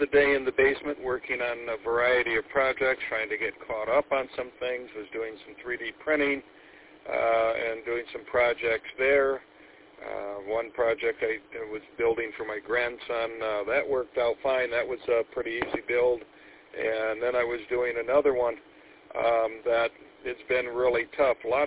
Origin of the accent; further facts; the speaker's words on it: Flint, Michigan, United States; the father of those neighbors that we had when we grew up in Flint.